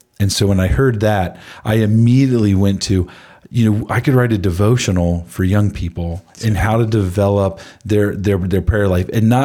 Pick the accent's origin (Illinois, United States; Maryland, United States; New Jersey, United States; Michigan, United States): Maryland, United States; So I grew up in Southern Maryland outside of D.C.